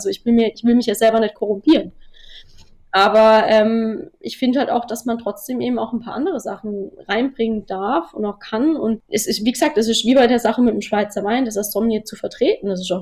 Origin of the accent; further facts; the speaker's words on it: Germany; ein bisschen Deutschland ist halt auch nicht verkehrt, weil so als Deutsche, das wird es immer geben